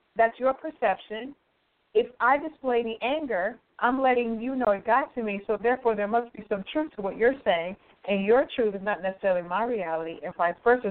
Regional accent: Detroit, Michigan, United States; now in New York, United States; I'm originally from Michigan. Imagine if I had stayed in Detroit, Michigan.

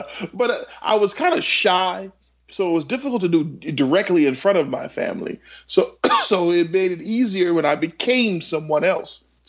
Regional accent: Los Angeles, California, United States; No, I'm from Los Angeles, California. I'm from a huge family.

